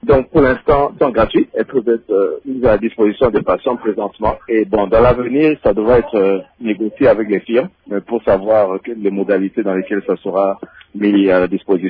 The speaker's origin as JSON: {"language": "French", "country": "DR Congo", "said": "en tant que Congolais"}